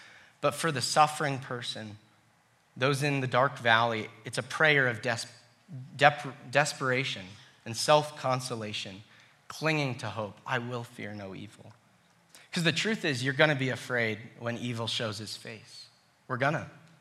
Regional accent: New York, United States; I'm a New Yorker. We have humidity.

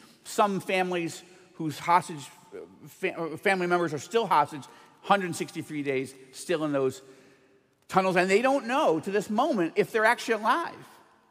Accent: Northern US, United States; And I mean that as a northerner. I'm from New York right now.

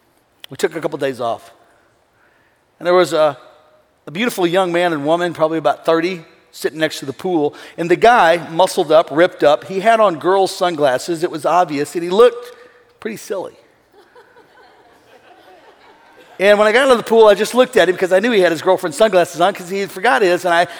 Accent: West Palm Beach, Florida, United States; I go, what? I'm from West Palm Beach.

